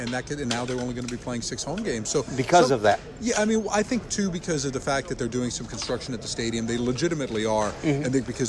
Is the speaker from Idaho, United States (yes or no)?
no; Miami, Florida, United States; now in Gainesville, United States; I live in Gainesville, but I grew up in Miami, and I saw people abandon the Dolphins because they didn't win